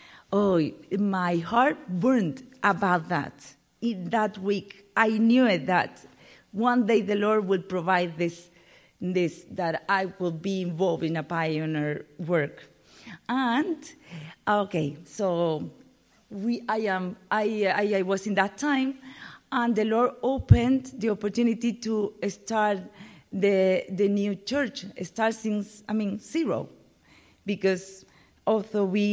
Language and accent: English; Spain; English is a second language; also born or lived in Miami, United States; when I came back to Spain from Miami, I was living in Miami 1 year, like Jean told you, I have to decide what I want to do with my life. And because I have the language, English, I say, okay, something about English.